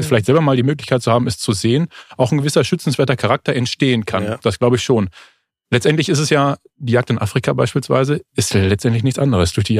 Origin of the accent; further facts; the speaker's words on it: North Rhine-Westphalia, Germany; ich komme jetzt aus dem Sauerland